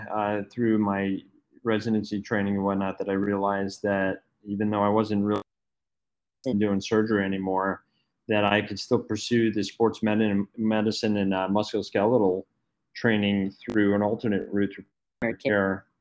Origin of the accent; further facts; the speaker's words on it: New England, United States; So yeah, actually growing up in New England, I had never even heard of a DO.